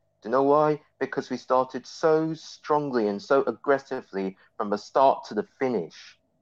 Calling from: London, United Kingdom; Joining from London.

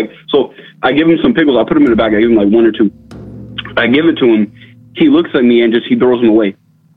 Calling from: Tallahassee, Florida, United States; I'm calling from Tallahassee, Florida.

